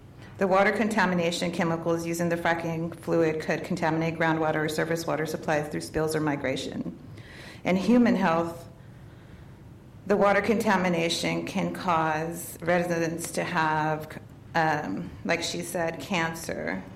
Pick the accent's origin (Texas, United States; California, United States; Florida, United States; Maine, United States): Texas, United States; now in Washington State, United States; I come from Texas, and I didn't have any issues with my respiratory, and now I have to use an inhaler just from moving to Washington State.